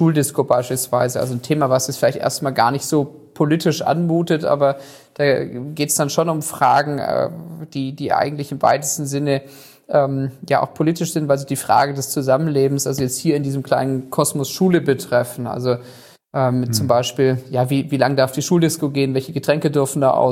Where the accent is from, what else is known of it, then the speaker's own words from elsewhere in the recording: Stuttgart, Baden-Württemberg, Germany; Also ich bin in Stuttgart geboren und aufgewachsen. Ich habe die ersten 19 Lebensjahre hier verbracht.